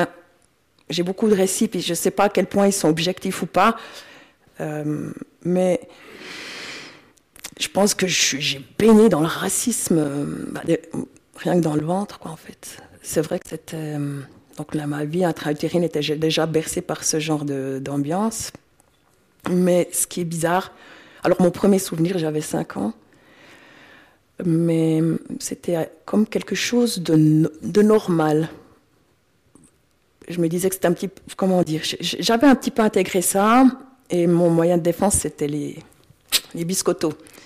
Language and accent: French; Biel, Bern, Switzerland; J'ai grandi à Bienne, oui. Je suis vraiment une biennoise, ma grand-mère déjà est biennoise.